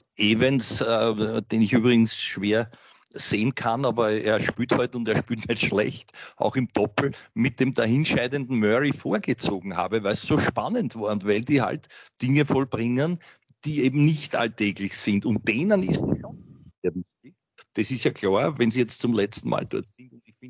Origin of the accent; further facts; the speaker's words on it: Austria; als Österreicher